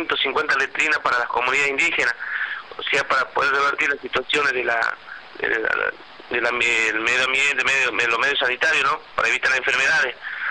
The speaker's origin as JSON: {"language": "Spanish", "country": "Argentina", "said": "Yo soy un argentino, soy padre de familia"}